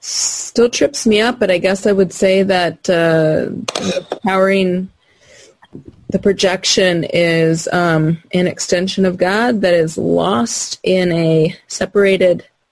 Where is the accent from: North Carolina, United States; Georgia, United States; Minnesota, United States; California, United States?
Minnesota, United States; now in Santa Cruz, United States; I'm such a wimp now. I'm from Minnesota, but you wouldn't know it.